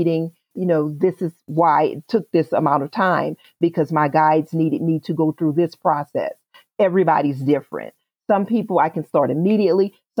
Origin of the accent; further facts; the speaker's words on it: New Orleans, Louisiana, United States; now in Shreveport, United States; I was born and raised in New Orleans. We moved to Shreveport after Hurricane Katrina, naturally. I go back and forth because I still have family. Everybody's there.